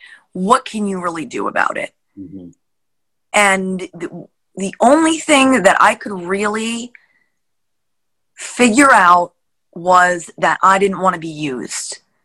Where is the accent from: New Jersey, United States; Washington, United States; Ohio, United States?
New Jersey, United States; Yeah, I grew up on the Palisades across the river.